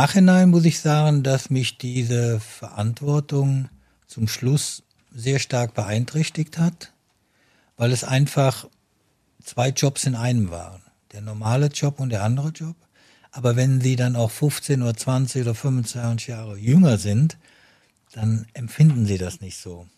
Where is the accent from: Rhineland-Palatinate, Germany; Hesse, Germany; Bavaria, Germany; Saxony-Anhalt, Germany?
Rhineland-Palatinate, Germany; da lebe ich von Bad Neuenahr-Ahrweiler rübergegangen bin in Westerwald, in meinen Heimatort.